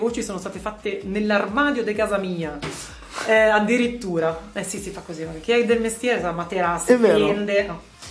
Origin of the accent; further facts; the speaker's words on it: Milan, Lombardy, Italy; born there; sono nata a Milano